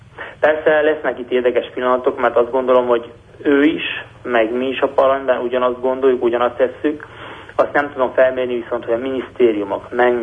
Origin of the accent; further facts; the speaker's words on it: Transylvania, Romania; egy fenntarthatóságról beszélni román Erdély magyarként azt gondolom nagyon európai megközelítés